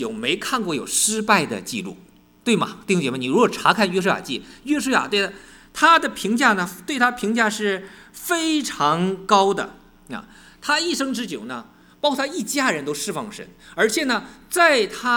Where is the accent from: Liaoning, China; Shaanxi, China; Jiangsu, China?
Liaoning, China; accent: Liaoning; 因为我是辽宁人，说话的又不如自主的，有时候带出辽宁的口音来啊